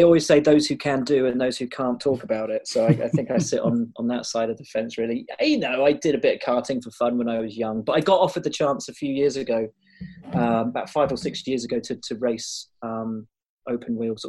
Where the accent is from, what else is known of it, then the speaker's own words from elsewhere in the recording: Malvern, West Midlands, United Kingdom; I grew up in Malvern in Worcestershire, and I was a chorister at Worcester Cathedral